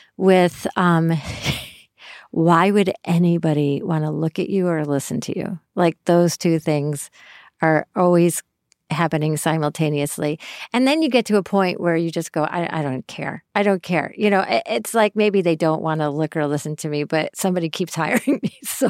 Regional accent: Syracuse, New York, United States; I grew up in Syracuse, New York.

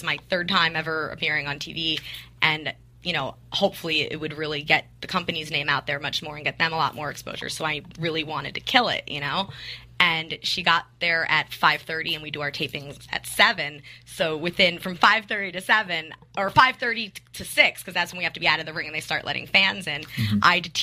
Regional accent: New York City, New York, United States; And I found a school in Brooklyn. I grew up in New York City, and I trained

